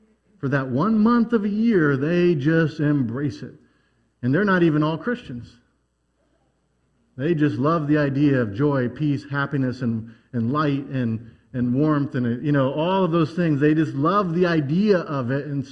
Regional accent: United States; Maybe that's because we're American, and that's part of our culture.

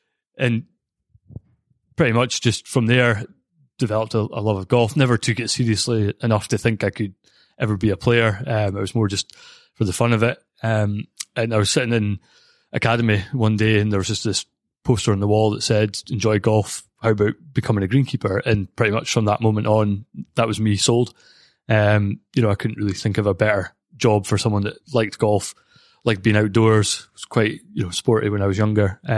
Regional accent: Scotland, United Kingdom; Yeah, so I was born and brought up in Aberdeenshire, a small village just outside of Boyne.

